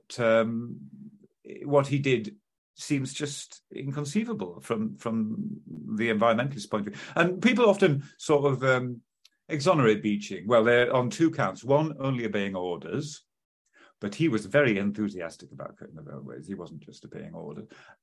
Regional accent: York, Yorkshire and the Humber, United Kingdom; And my equivalent of Louth was Whitby, growing up in York.

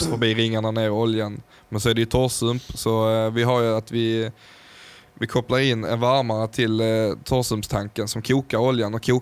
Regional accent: Skåne, Sweden; Och så körde jag den dumma skåningen, bara, jag har ingen aning, jag är från Skåne

